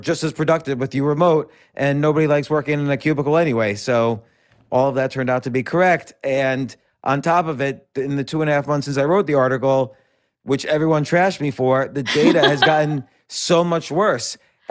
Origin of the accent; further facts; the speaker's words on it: New York City, New York, United States; I'm a New Yorker.